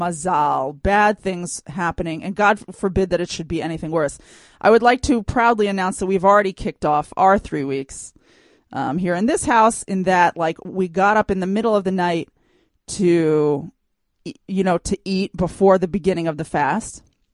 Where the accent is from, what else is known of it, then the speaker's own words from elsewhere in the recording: United States; moved away; okay, so I grew up in America.